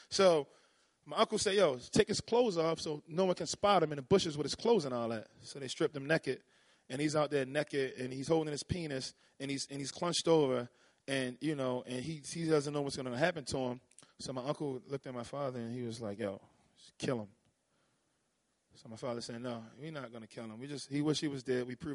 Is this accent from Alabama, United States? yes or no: no; Baltimore, Maryland, United States; like I said, I'm from East Baltimore